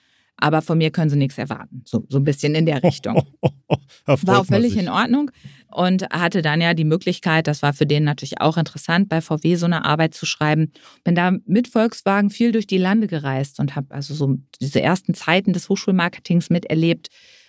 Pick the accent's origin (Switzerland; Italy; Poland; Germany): Germany; Hanover, Lower Saxony; Eigentlich komme ich aus Hannover, Niedersachsen. Da ist man ja auch eher etwas ruhiger, etwas distanzierter